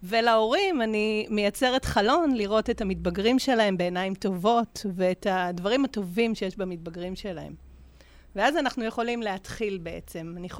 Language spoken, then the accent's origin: Hebrew; Holon, Tel Aviv District, Israel; גדלתי בחולון.